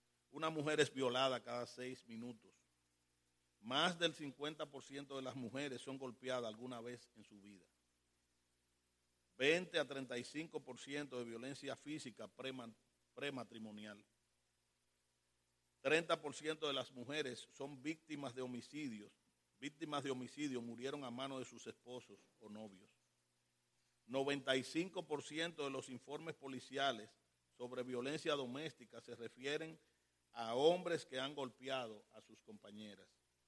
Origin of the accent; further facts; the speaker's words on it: Dominican Republic; en la República Dominicana, mi país de origen.